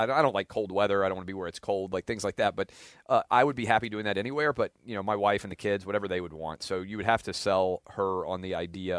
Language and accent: English; Nashville, Tennessee, United States; I'm born and raised in Nashville